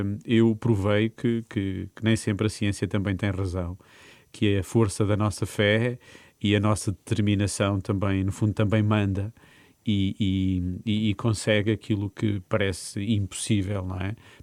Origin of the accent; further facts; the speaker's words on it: Norte, Portugal; E sem dúvida que a minha infância em Trás-os-Montes foi importante